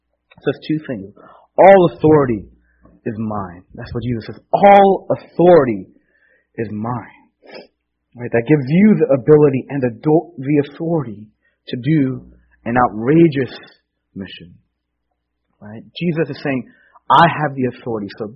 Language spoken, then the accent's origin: English; New York City, New York, United States; born there; And I was born here. I'm an American. I was born in New York City. I knew English since I was a little kid.